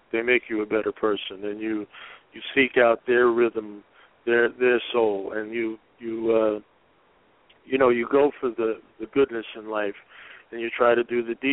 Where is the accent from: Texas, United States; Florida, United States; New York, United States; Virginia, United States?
New York, United States; Pelham; And that vision came to me right in my hometown of Pelham, Mount Vernon